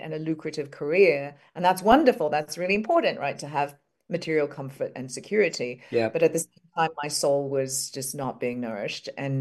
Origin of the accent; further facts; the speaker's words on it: Hong Kong; growing up in Hong Kong, and at this point, I'm still in Hong Kong. And we're just and coming from a Chinese family